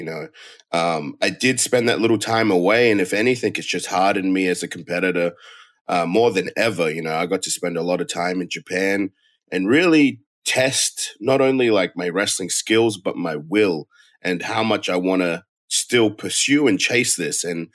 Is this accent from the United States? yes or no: no; Australia; So my intentions were to be as good a pro wrestler as I could be in my home country, in my hometown, then travel around the country